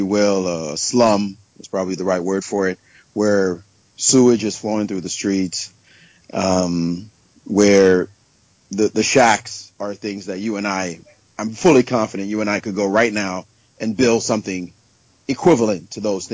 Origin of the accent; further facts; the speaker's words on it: Jamaica; I mean, I grew up in Jamaica. I grew up in a tough neighborhood, I can tell you.